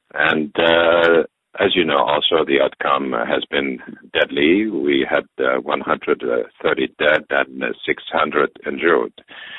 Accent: Algeria; English is a second language; also born or lived in Lebanon / Morocco; I grew up in Algeria. I was a child in Algeria, and I'm used to live with the Muslim community since very long. I spent quite a long time in Lebanon and Morocco

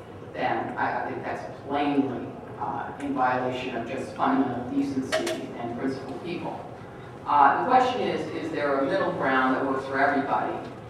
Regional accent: Midwest, United States; I grew up in the Midwest, I've seen a ton of them.

